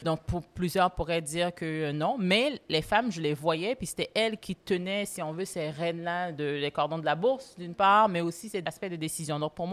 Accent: Haiti; je parle créole et en grandissant en Haïti, je parle aussi français.

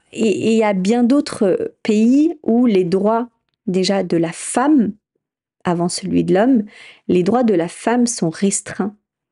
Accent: France; je suis française.

